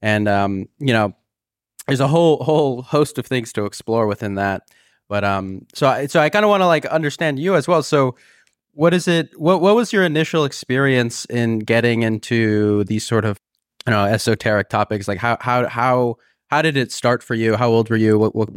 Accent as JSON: {"language": "English", "region": "California", "country": "United States", "said": "I was from California, and I needed a change in my life."}